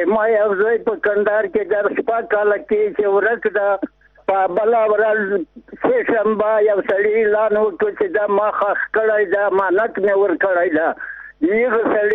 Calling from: Zabul, Afghanistan; د زابل ولایت څخه یو پیغام لرم.

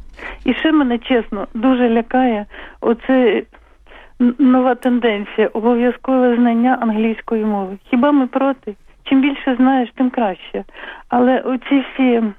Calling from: Kyiv, Ukraine; я з Києва.

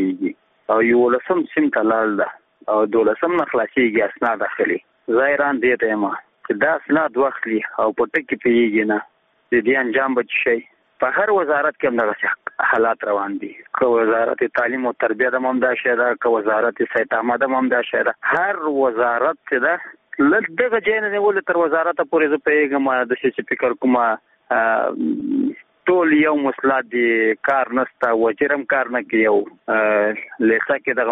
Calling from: Nangarhar, Afghanistan; زه د ننګرهار ولایت دی ساره کې غلجی دی ولسوالۍ څخه دا پیغام در تسبتم

